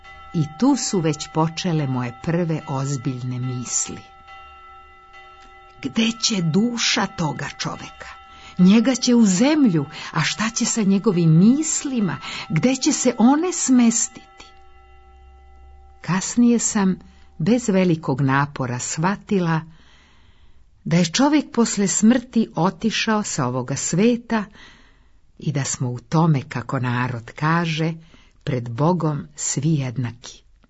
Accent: Brankovina, Šumadija and Western Serbia, Serbia; što sam rođena u ustaničkom kraju, što sam rasla u Brankovini Zavičaju Nenadovića

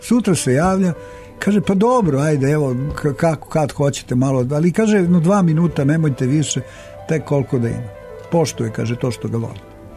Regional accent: Serbia; ja sam iz Srbije, mi i tako dalje, Jugoslavija

